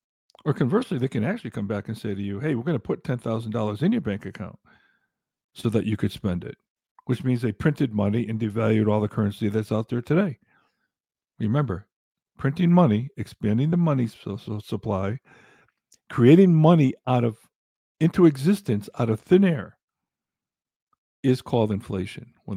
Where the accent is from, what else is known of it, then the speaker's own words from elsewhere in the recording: Connecticut, United States; also born or lived in Arizona; now in North Carolina, United States; We moved from Arizona to North Carolina. We're from Connecticut. We were considering going back to Connecticut